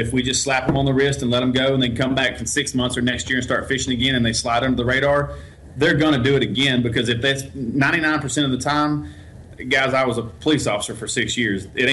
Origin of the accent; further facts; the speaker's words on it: Texas, United States; I grew up on Lake Fork. Lake Fork and Lake Tawakoni is where I cut my teeth.